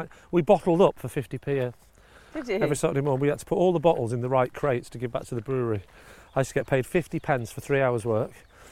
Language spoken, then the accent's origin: English; Rochdale, North West England, United Kingdom; And so we grew up in Rochdale in the Dog and Partridge.